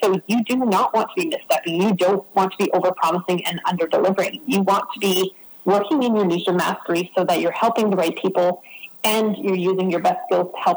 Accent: Canada; Sorry, I'm Canadian, so I say niche instead of niche.

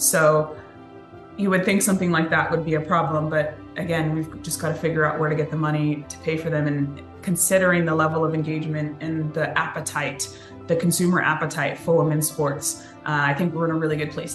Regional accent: Cerritos, California, United States; So I grew up in Cerritos, which is predominantly Asian.

